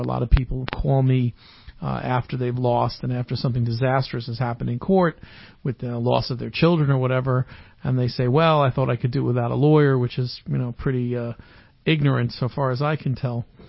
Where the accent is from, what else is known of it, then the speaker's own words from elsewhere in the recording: New York, United States; we're all from New York, and even Gary's from Jersey, as I recall.